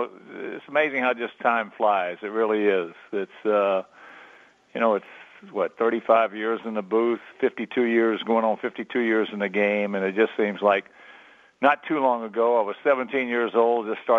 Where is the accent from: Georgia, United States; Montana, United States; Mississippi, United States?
Georgia, United States; Savannah; I grew up with Harry in Savannah, Georgia as a kid.